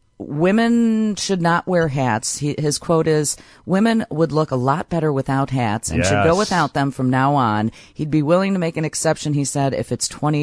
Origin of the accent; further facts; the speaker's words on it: Brookfield, Illinois, United States; I grew up in Brookfield and very close to Berwyn.